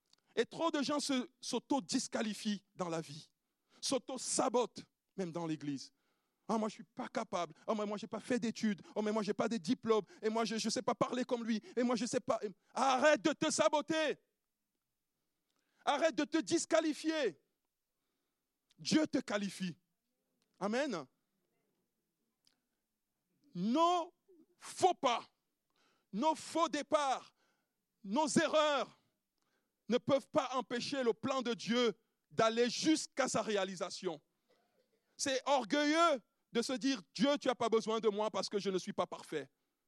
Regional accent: Cameroon; Il sait que je viens du Cameroun, etc., et que tu viens de quelque part.

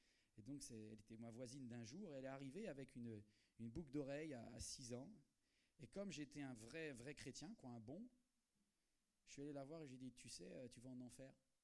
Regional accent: Brittany, France; je viens de Bretagne

